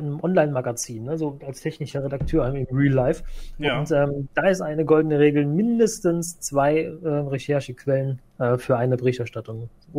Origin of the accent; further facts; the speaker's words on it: Cologne, North Rhine-Westphalia, Germany; aber ich natürlich als Kölner